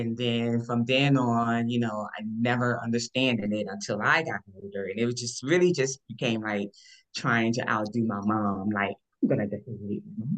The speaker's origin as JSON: {"language": "English", "town": "Augusta", "region": "Georgia", "country": "United States", "said": "I'm from Augusta. And years ago, we had Fat Man's Forest."}